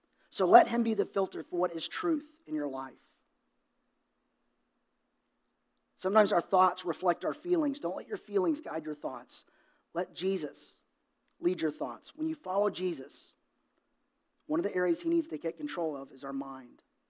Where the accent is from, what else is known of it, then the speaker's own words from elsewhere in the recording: Dallas, Texas, United States; I grew up in Dallas.